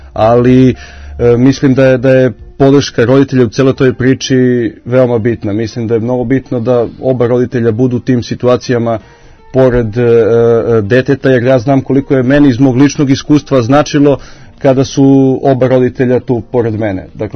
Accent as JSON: {"language": "Serbian", "town": "Niš", "region": "Southern and Eastern Serbia", "country": "Serbia", "said": "ja sam iz Niša."}